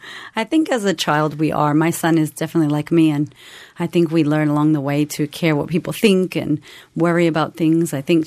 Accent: Boston, Massachusetts, United States; So I was, I was born in Boston, and I grew up in Boston for my life for a long time.

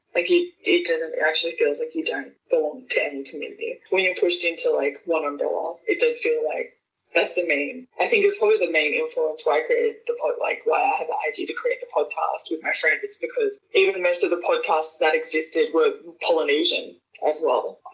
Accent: Australia; being born and raised in Australia and also being a Pacific Islander.

